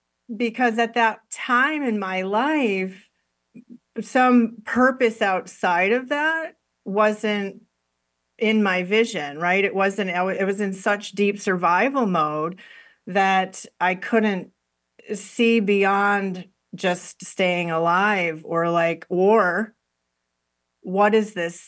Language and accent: English; Chicago, Illinois, United States; a friend invited me out to lunch who I hadn't seen in years from Chicago, which is my hometown